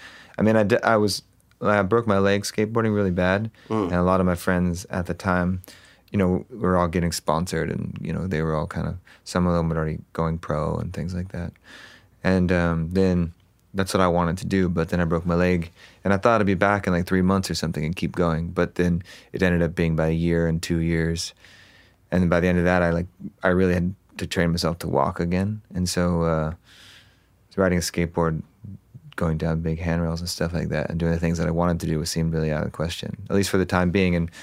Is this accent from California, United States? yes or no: yes; Huntington Beach, California, United States; Well, I mean, I grew up in Orange County, so Huntington Beach and mm-hmm. in that area.